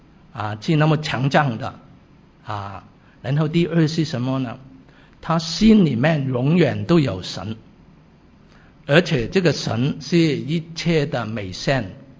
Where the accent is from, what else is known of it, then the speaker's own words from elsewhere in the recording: South China, China; 她就我们是南方人嘛，她是很爱国的